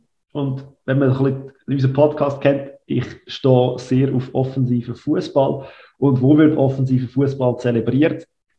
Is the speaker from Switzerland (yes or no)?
yes; Lucerne, Switzerland; dass wir auch vor allem als Luzerner auch weiterhin in der Super League kann Match schauen